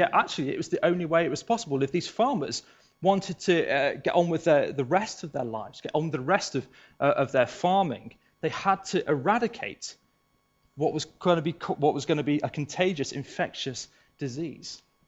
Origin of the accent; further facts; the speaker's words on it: South West England, United Kingdom; It's a little bit like, I come from Devon